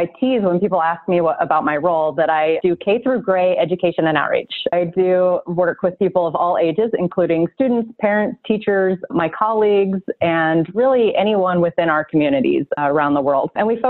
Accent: California, United States; So I'm originally from California.

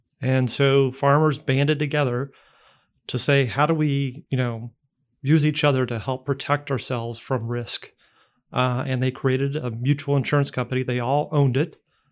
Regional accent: Indiana, United States; moved away; I'm from Indiana originally. We left 15 years ago to work elsewhere, and lucky enough to come back.

